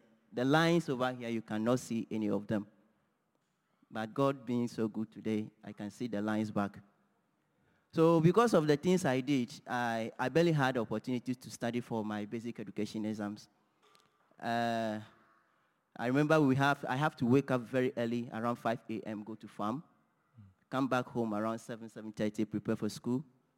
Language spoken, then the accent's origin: English; Volta, Ghana; born there; I'm from Ghana. I was born in a small village in the Volta region. And I'm married with two kids.